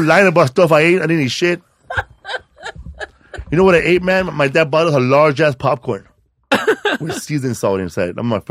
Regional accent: Adolfo Ruiz Cortines, Mexico; I looked up my hometown, bro, where I was born. It's Adolfo Ruiz Cortines, right?

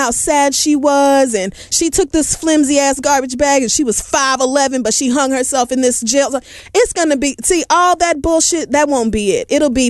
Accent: United States; as somebody born and raised in America, there's no way that you don't know this.

